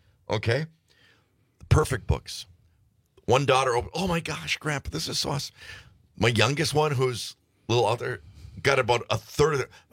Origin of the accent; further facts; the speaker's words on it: Michigan, United States; I'm not a Michigan fan. I'll be honest with you. I grew up in Michigan.